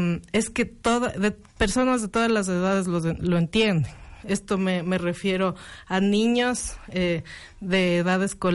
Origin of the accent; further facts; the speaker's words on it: Ecuador; lo que nos caracteriza como ecuatorianos es haber sido los pioneros, ¿no?